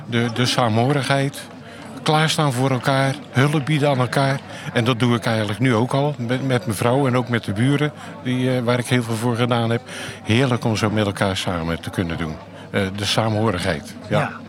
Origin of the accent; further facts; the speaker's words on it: Middelburg, Zeeland, Netherlands; Ik kom uit Zeeland, Middelburg.